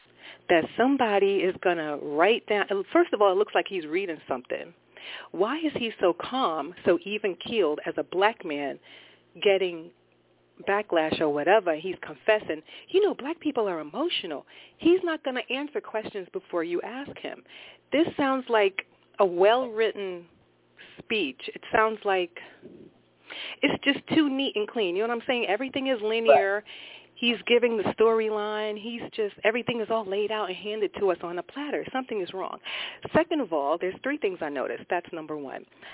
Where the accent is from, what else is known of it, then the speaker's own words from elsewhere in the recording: Brooklyn, New York, United States; I'm from Brooklyn, too, so.